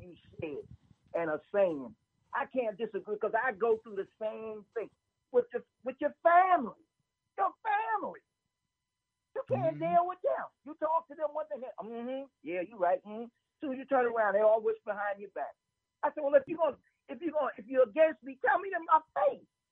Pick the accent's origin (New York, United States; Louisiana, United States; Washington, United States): New York, United States; Brooklyn; I'm originally from Brooklyn, New York.